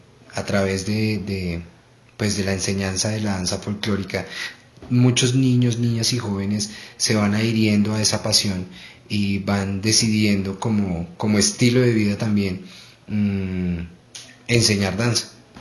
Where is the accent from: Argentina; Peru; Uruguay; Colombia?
Colombia; de dónde viene toda esta riqueza cultural que nosotros como colombianos tenemos.